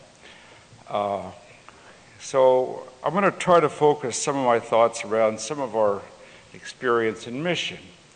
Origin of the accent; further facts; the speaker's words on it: Fort Lupton, Colorado, United States; And in my hometown of Fort Lupton, Colorado, I understand that you can light the water tap and it'll burn because there's methane gas coming out in my hometown.